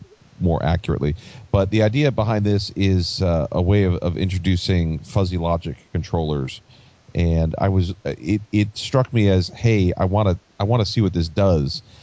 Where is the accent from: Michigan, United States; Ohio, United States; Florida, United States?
Michigan, United States; Detroit; Well, I grew up in Detroit, and we had a very large Polish population there.